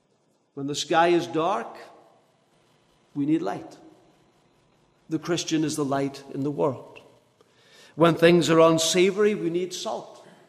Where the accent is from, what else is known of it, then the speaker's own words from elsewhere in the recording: Liverpool, North West England, United Kingdom; And I never made them any of the wiser that I was from Liverpool. And I just went away with it. So I have a strange accent.